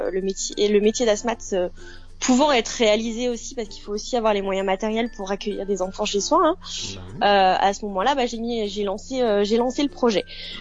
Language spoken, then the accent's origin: French; Saint-Étienne, Auvergne-Rhône-Alpes, France; now in Centre of France; Moi, je suis née à Saint-Étienne. Voilà, j'ai grandi à Saint-Étienne et j'étais à Saint-Étienne jusqu'à mes 30 ans. Donc, je suis stéphanoise, une pure stéphanoise.